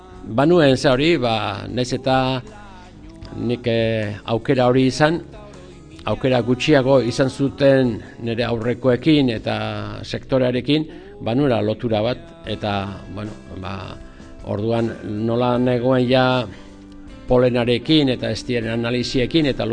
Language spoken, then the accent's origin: Basque; Alegia, Basque Country, Spain; born there; Ba, osea... lehen alegian, alegiko kalean, seiba baserri gin